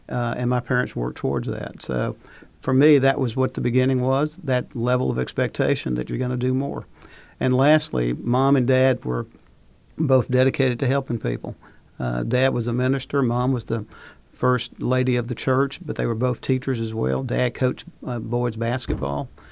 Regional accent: Barnesville, United States; I grew up in Barnesville. My parents were both teachers, but we were by no means well off.

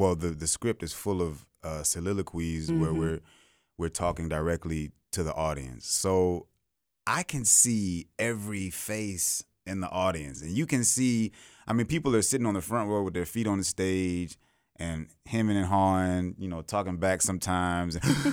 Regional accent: Atlanta, Georgia, United States; I'm from Atlanta, and I do my best to get on the Atlanta theater scene whenever I can.

